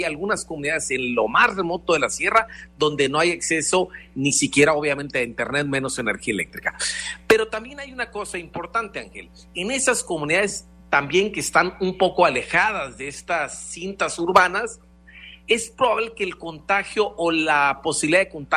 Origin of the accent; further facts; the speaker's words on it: Mexico; todos somos mexicanos y merecemos una educación de primera